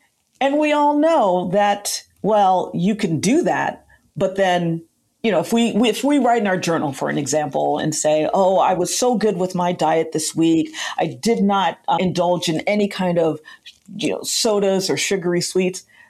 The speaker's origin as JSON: {"language": "English", "country": "United States", "tie": "born or raised there", "said": "growing up in the United States, many of us had the unfortunate experience of the educational system having a very limited exploration of slavery"}